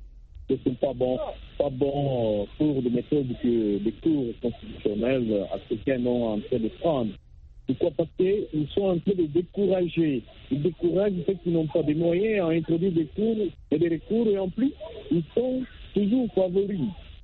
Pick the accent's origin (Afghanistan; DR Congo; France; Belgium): DR Congo; en Afrique, plus précisément chez nous en RDC.